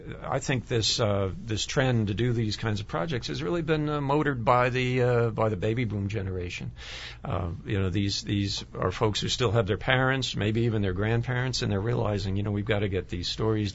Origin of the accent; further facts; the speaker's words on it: Rahway, New Jersey, United States; also born or lived in Hillside / Clifton; I grew up in Union County. I was always in the New York metro area, so a town called Rahway.